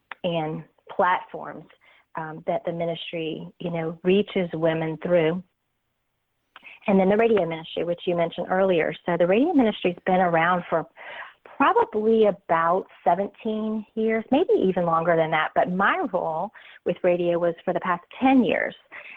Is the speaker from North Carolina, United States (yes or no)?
yes; North Carolina, United States; I love Alabama. I'm from North Carolina, so Alabama